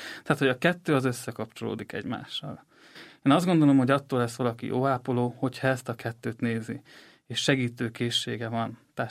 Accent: Vác, Pest, Hungary; Röviden magamról annyit szeretnék mondani, hogy Vácon születtem, báci lakos vagyok. Vácon is nevelkedtem föl.

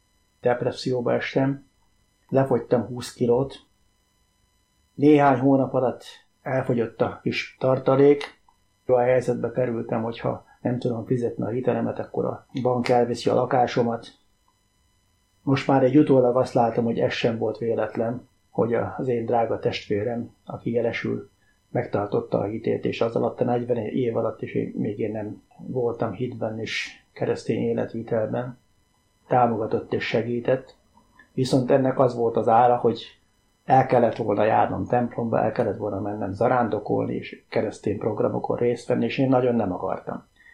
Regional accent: Hungary; Egy vidéki faluban nevelkedtem, ott nőttem fel Budapestről 80 kilométerre.

